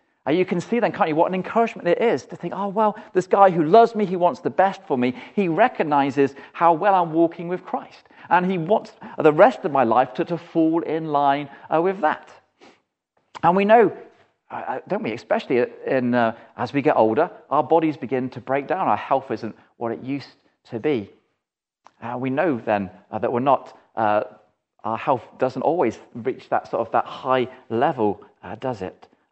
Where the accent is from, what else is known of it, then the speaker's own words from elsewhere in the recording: United Kingdom; it's not a situation we often meet as British people, is it?